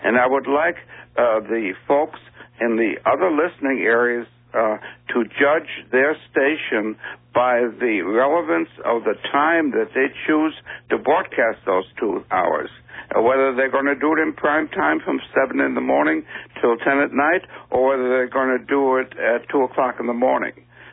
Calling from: Oakland, California, United States; I'm calling from Oakland.

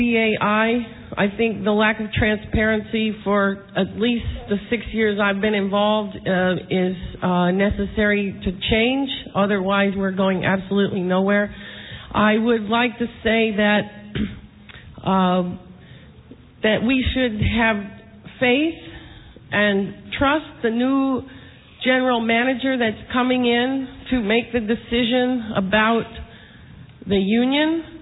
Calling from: New York, United States; from New York listening area.

